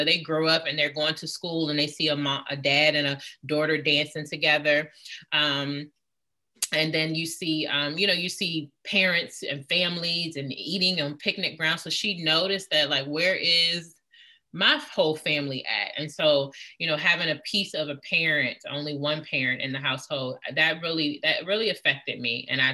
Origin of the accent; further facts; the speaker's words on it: Virginia, United States; I'm Virginia.